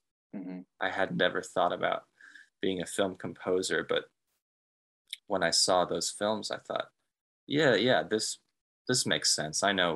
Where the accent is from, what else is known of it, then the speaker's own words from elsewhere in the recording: Dallas, Texas, United States; also born or lived in Kansas; And it could absolutely have something to do with growing up in Dallas. My family didn't move to Texas until I was 10 years old. Before that, we were in Kansas. So I'm not a Texas native, but all those formative years I spent in Dallas